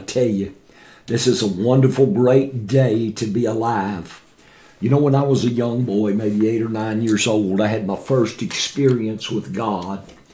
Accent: Warren, Ohio, United States; also born or lived in Nashville; I was born in Nashville, Tennessee. Pretty quick, we moved to Warren, Ohio, and he pastored a church up there.

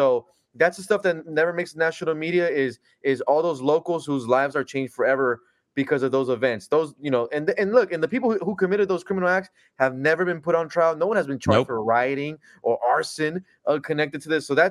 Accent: California, United States; I'm from California.

